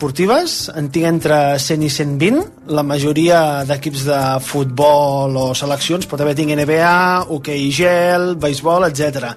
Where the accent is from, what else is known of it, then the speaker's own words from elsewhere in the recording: Barcelona, Catalonia, Spain; tinc 30 anys, sóc de Barcelona